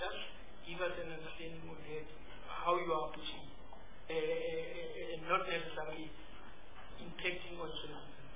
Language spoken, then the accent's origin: English; Northern Cape, South Africa; I'm not from Limpopo, I'm from Northern Cape.